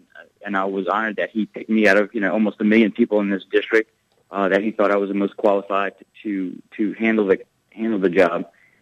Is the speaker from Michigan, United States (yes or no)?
no; Louisiana, United States; I grew up in South Louisiana, and I'm a hunter and fisherman.